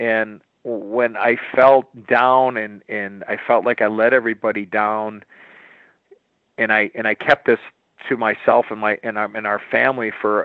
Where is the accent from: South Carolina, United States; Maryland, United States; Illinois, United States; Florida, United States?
Illinois, United States; Chicago; as a young American-born hockey player growing up in Chicago